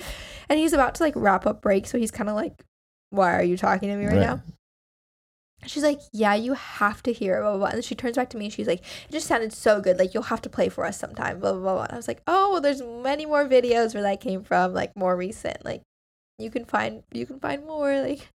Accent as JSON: {"language": "English", "region": "California", "country": "United States", "said": "And everyone who knows I'm from California has been asking me how the cold has been."}